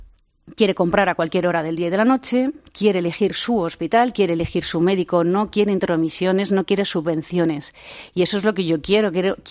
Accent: Community of Madrid, Spain; Somos España, los madrileños por encima de todo somos españoles

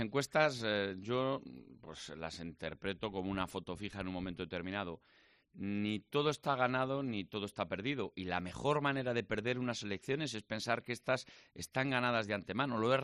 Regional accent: Castile and León, Spain; en Castilla y León, yo no lo quiero para mi tierra.

